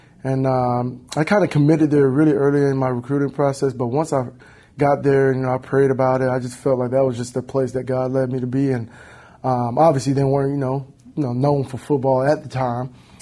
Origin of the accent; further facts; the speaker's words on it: South Carolina, United States; born there; moved away; I'm from South Carolina born, and then obviously my dad was a coach, so I moved all over the place.